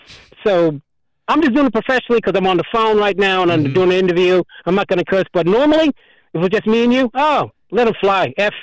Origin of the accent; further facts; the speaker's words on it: New Jersey, United States; That's inflection, but to me, it's number one because I'm from Jersey.